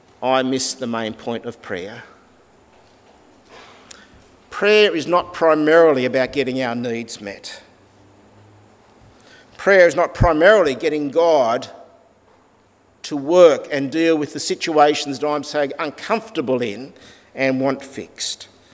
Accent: Australia; I'm an Australian. I like being an Australian. It's who I am. I can't be someone that I'm not. Australia is my homeland.

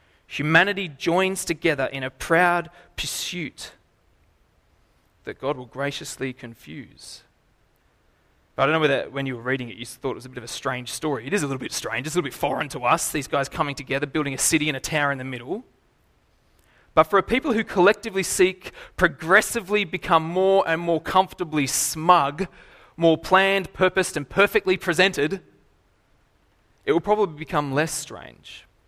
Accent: Lithgow, New South Wales, Australia; So I grew up in Lithgow, and in Lithgow there's an incredible, incredible thing that you have to go and visit sometime.

